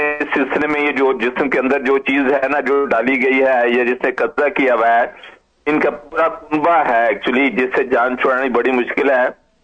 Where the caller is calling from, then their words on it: Sydney, New South Wales, Australia; جی جی Sydney Australia سے